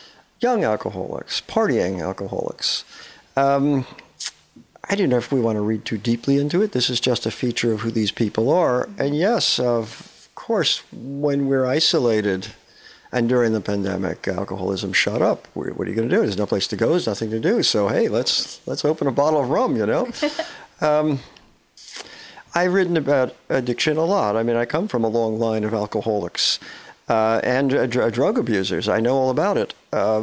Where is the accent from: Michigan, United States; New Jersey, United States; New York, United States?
New York, United States; I came from New York, and I don't ever see enough rain out here, you know.